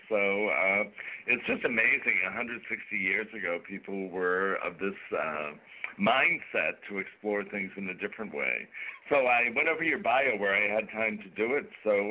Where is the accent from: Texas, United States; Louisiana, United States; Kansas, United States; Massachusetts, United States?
Massachusetts, United States; Boston; I'm from Boston personally, and this goes way back to Walden Pond